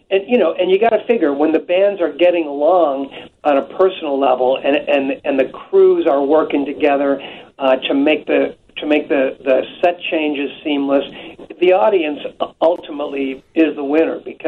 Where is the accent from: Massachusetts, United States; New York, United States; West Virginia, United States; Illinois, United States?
Illinois, United States; Chicago; It's always a thrill for me to be on the air in Chicago, my hometown.